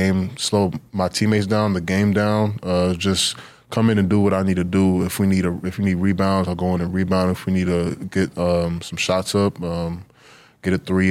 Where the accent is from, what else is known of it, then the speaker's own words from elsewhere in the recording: New York, United States; born there; Then he came back to the States, met my mother, and I was born in New York.